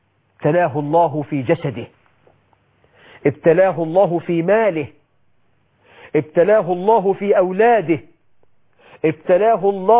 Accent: Egypt

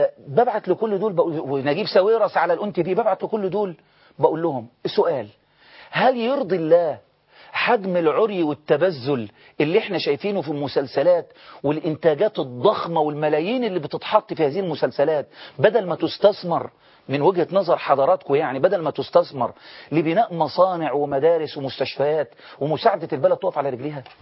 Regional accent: Egypt; احنا مصريين

